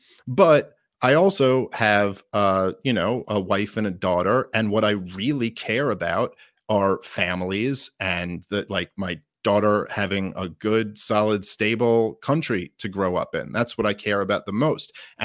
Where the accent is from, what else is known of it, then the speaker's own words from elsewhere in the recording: Brooklyn, New York, United States; I mean, I'm like, I'm a Jew from Brooklyn.